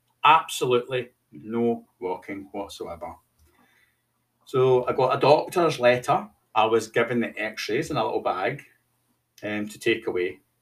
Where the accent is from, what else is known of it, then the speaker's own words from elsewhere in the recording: Scotland, United Kingdom; accent: Scottish; And I think probably my Scottish accent just made them hesitant to deal with me.